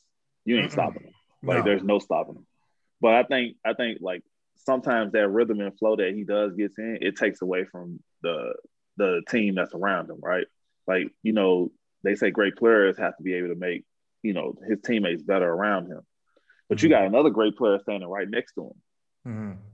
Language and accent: English; New Orleans, Louisiana, United States; No, I'm from New Orleans.